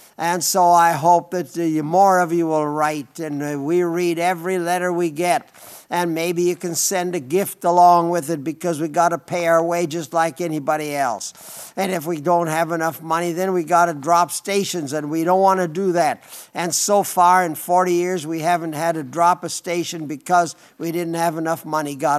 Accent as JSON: {"language": "English", "region": "South Dakota", "country": "United States", "tie": "born or raised there", "said": "I was raised out in the Black Hills, and those deer, they ate pine cones and rosin and I don't know what all"}